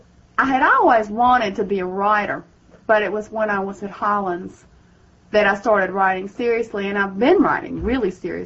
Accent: Grundy, Virginia, United States; I'm from Grundy, Virginia, which is in the heart of the coal country.

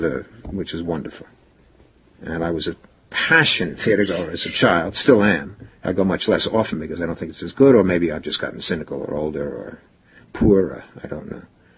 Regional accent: New York, United States; I'm a New Yorker.

